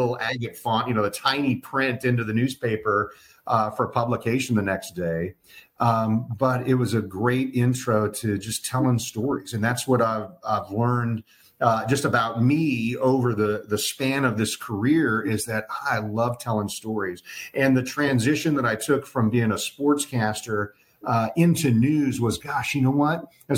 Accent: San Leandro, California, United States; born there; I was born in San Leandro, right next to Oakland, so I grew up loving the big three for Oakland sports teams

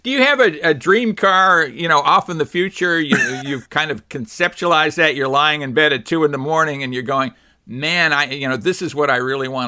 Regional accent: Chicago, Illinois, United States; I grew up in Chicago, so you couldn't do much work in the winter a lot of times because your garage was just too darn cold.

